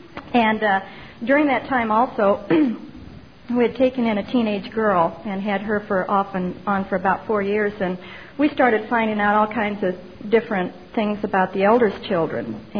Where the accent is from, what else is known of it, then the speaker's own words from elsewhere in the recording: Peoria, Illinois, United States; I was raised in Peoria, Illinois